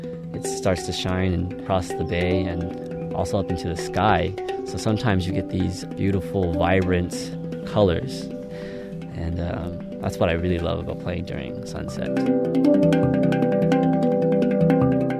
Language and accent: English; El Sobrante, California, United States; I'm from El Sobrante, California.